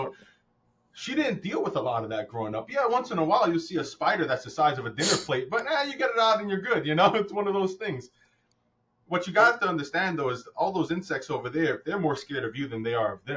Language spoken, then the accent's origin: English; New York, United States; there's no way that's possible because I'm from New York.